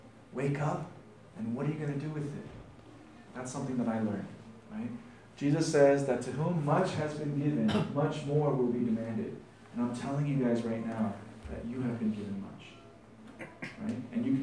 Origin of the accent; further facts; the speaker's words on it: United States; just because I speak English, just because I'm an American, I was treated like so well.